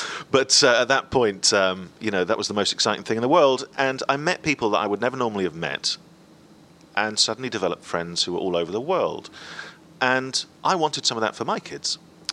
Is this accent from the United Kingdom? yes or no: yes; Scotland, United Kingdom; accent: Scottish; And my accent started to fade quite quickly. And my mum is Swiss, so she's got a Swiss accent. My dad's from the north of England. So there was no one to back up my accent. There was no brothers, no sisters. There was no one else Scottish.